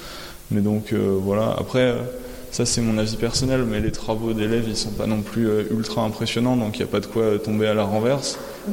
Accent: Gap, Provence-Alpes-Côte d'Azur, France; Non, moi, je suis de Gap. Il n'y a pas grand-chose à dire sur Gap.

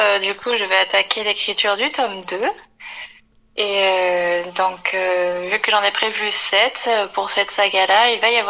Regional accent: Gap, Provence-Alpes-Côte d'Azur, France; Bah, c'est les origines. J'ai grandi à Gap, donc... beaucoup de mes projets se passent à Gap encore.

